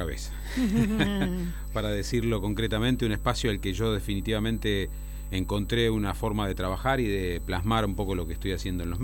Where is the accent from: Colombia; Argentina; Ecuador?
Argentina; Rosario, Santa Fe; yo soy rosarino de pura cepa